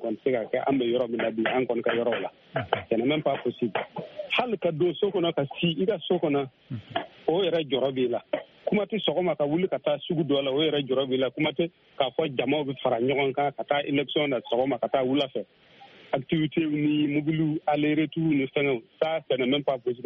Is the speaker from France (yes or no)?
no; Mali; on est des Maliens musulmans, on est des Balibans